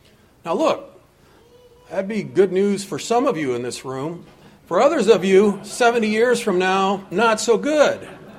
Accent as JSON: {"language": "English", "region": "California", "country": "United States", "tie": "born or raised there", "said": "I loved growing up in California"}